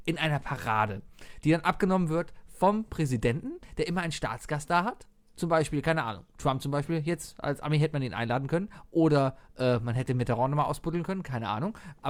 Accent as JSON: {"language": "German", "country": "Germany", "said": "Ich bin, als Deutscher bin ich stolz darauf, in der EU zu sein."}